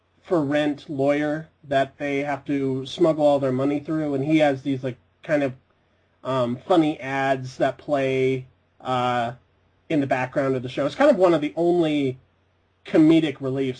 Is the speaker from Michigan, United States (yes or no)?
no; Idaho, United States; And we should remind our listeners that we're from Southeast Idaho